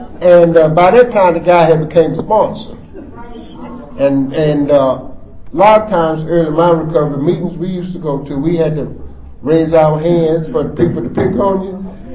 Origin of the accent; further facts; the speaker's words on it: Raleigh, North Carolina, United States; moved away as an adult; And I left my hometown, someplace where and we always talk about the inside change. I left Raleigh far enough that if I really wanted to get back, I could have got on the highway and walked.